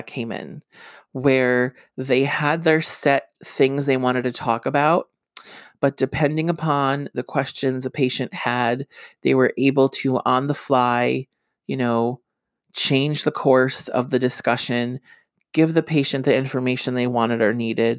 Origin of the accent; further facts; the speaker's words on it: New Jersey, United States; born and raised in Northeast New Jersey